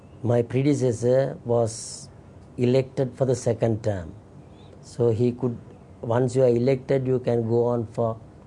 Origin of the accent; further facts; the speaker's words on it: Sri Lanka; moved away as an adult; I am from Sri Lanka.